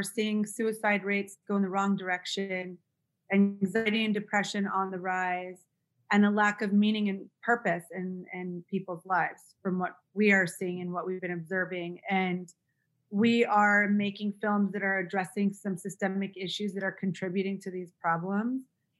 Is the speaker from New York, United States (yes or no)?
no; West Hollywood, California, United States; I'm born and raised in West Hollywood, so I'm from LA, and I did not think I would ever be a producer